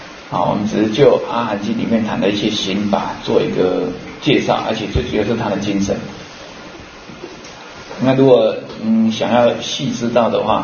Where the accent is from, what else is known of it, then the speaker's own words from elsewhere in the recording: Taiwan; 我现在我是一个出家人，那我也是台湾人啊，